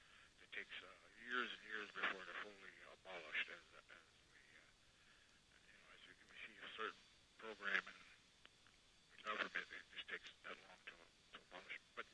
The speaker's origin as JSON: {"language": "English", "region": "North Dakota", "country": "United States", "tie": "born or raised there", "said": "I was raised on the Turtle Mountain Chippewa Reservation and also the Fort Todd Dakota Reservation."}